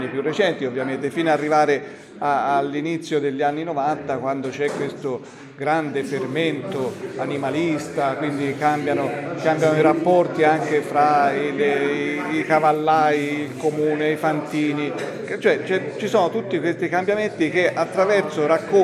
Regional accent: Siena, Tuscany, Italy; perché è una cosa fatta da un senese per i senesi

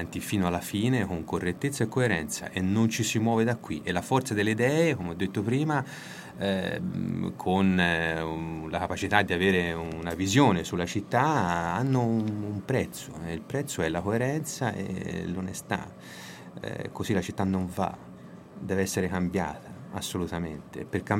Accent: Siena, Tuscany, Italy; io sono un senese, sono nato sulle Lastre, ho vissuto a Siena, appunto, non solo ci sono nato a Siena, ma la sento

